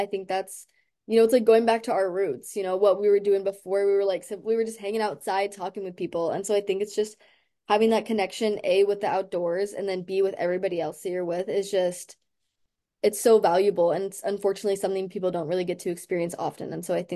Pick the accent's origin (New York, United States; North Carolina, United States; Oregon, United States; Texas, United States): Oregon, United States; And I'm from Oregon, and so I just have such a love and a passion for the outdoors.